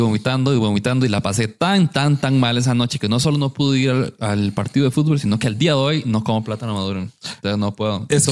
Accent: San Carlos, Alajuela, Costa Rica; Bueno, yo soy de San Carlos, vivía en San Carlos.

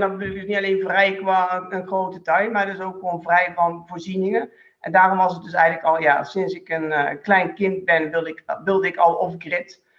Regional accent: Netherlands; moved away as an adult; now in Belgium; Ja, kom ik uit Nederland. En daarna zijn we in Vlaanderen gaan wonen.

